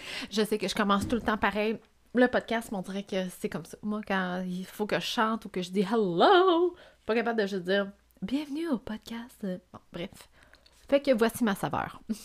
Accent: Quebec, Canada; Je viens de la Beauce.

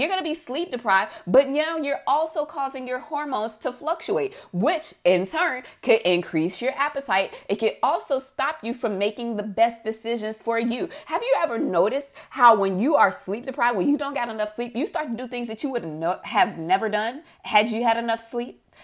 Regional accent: Chicago, Illinois, United States; Y'all, I'm from Chicago, okay? My backyard is an alley.

